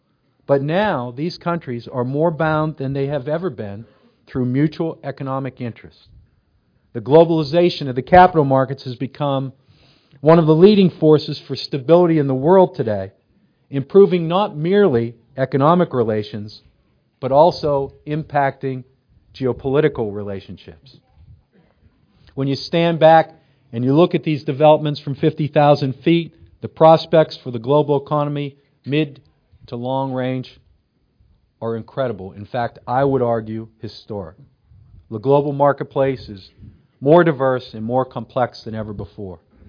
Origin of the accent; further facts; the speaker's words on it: Pittsburgh, Pennsylvania, United States; I love New York. I'm from Pittsburgh originally, but I love New Yorkers and what that city stands for.